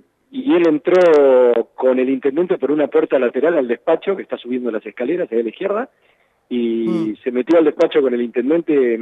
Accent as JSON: {"language": "Spanish", "town": "Dolores", "region": "Buenos Aires Province", "country": "Argentina", "tie": "born there", "said": "Sí, yo nací, vivo acá."}